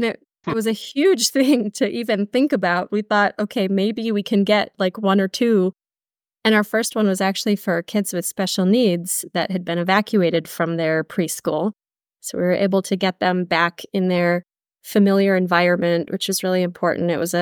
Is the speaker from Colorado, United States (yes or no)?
no; Texas, United States; now in Israel; Originally, I'm from Texas, but I've been in Israel for 22 years now.